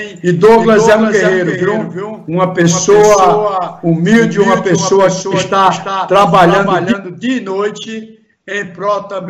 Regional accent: Toritama, Pernambuco, Brazil; eu tinha a certeza e tenho a certeza que Toritama tem outros amigos também pleiteando

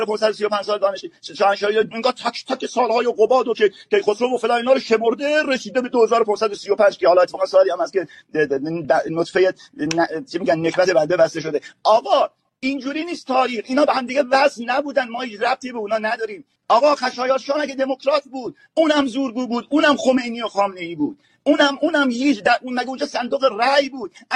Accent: Iran; به عنوان یه ایرانی جلوی آینه بیستیم

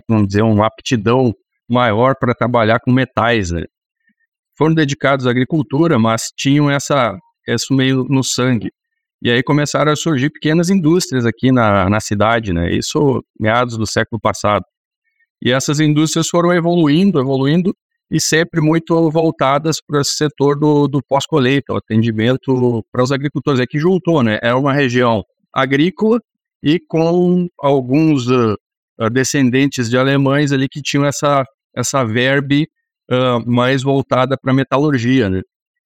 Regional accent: Faxinal do Soturno, Rio Grande do Sul, Brazil; now in Panambi, Brazil; Eu não sou natural aqui de Panambi, sou de uma cidade próxima aqui, que se chama Faxinal do Soturno. Vim para cá, na época, para trabalhar em uma outra empresa e acabei ficando, né?

